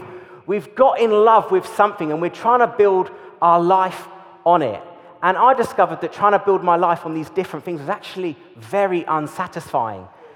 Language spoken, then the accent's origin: English; Slough, South East England, United Kingdom; I grew up in Slough in a very different environment from here.